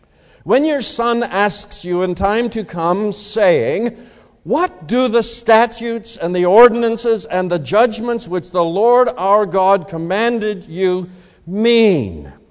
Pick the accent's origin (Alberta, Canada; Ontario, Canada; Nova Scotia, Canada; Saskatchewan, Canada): Saskatchewan, Canada; I was raised in the Mennonite Brethren faith in rural Saskatchewan